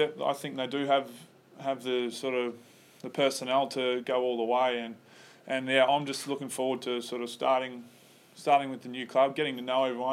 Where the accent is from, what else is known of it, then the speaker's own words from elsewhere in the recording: Cairns, Queensland, Australia; Everyone knows Queensland's not the biggest football state, so, and me being a Queenslander from Cairns, I'm not the biggest footy head